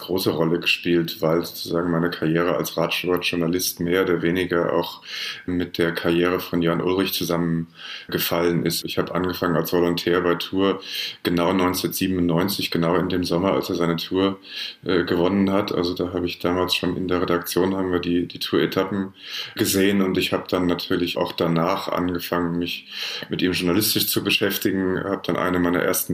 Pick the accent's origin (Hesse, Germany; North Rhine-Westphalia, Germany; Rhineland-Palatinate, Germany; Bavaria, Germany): Hesse, Germany; Frankfurt; now in New York, United States; Ich bin im Augenblick in Frankfurt am Main, aber das ist nicht mein Hauptwohnsitz. Also ich komme da immer mal wieder zu Besuch, das ist meine Heimatstadt, aber eigentlich lebe ich in New York.